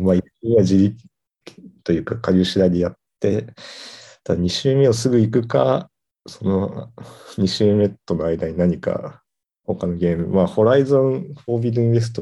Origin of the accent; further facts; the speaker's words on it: Kagoshima, Japan; まあ、自分は鹿児島出身なんで、まあ、大体何言ってるか分かるっていうのが。